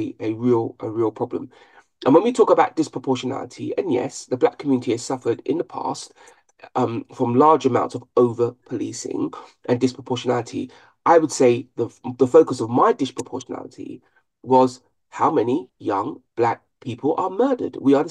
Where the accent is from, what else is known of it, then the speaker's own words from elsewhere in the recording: London, United Kingdom; I was born and raised in London.